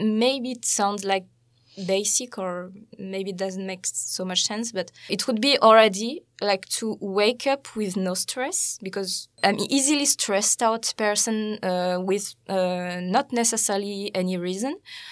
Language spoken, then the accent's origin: English; Brittany, France; English is a second language; hanging out with friends and going to the seaside if I'm in Brittany. I'm thinking about my hometown.